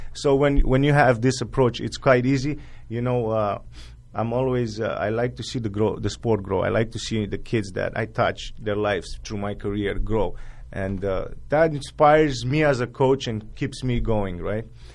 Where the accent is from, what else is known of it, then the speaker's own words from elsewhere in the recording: Romania; I'm going to take them to see Dracula, to visit the Dracula Castle as well in my hometown as well.